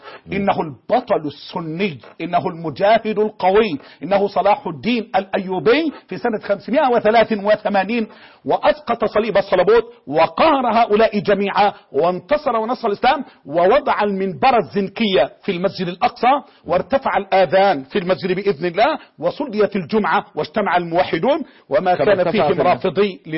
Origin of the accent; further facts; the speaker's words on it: Egypt; وتعرف الفضائيات التجارية عندنا في مصر